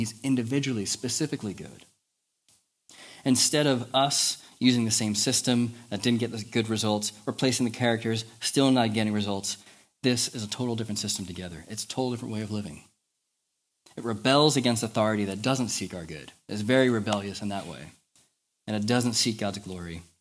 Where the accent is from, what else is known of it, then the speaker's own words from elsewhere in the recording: United States; I remember, especially as an American, it's always interesting like getting these cultural insights into how people, especially in the North, view the monarchy.